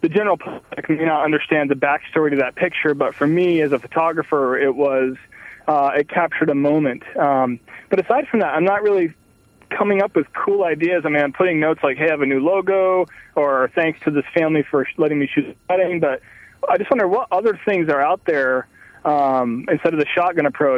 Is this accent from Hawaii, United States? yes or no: yes; Hawaii, United States; now in Anchorage, United States; Hey, listen, I'm actually from Hawaii, but I'm up here in Anchorage.